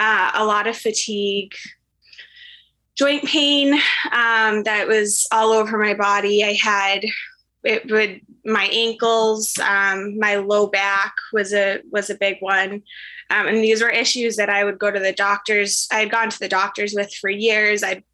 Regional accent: Topsfield, Massachusetts, United States; In Topsfield, Massachusetts.

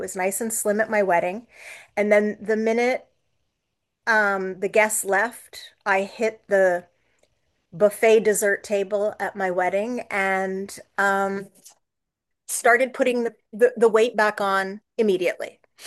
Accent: Montreal, Quebec, Canada; So by the time I got to high school, I'm from Montreal, so that would have been grade 7 to 11.

